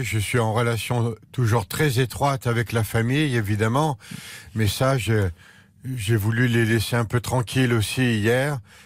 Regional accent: Paris, Île-de-France, France; moi je suis un Parisien pur jus, un petit parigot de Montmartre

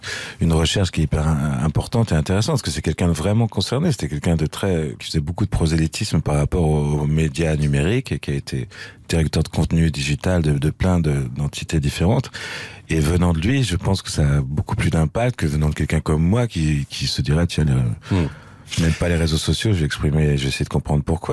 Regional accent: Lyon, Auvergne-Rhône-Alpes, France; Et moi, je suis lyonnais

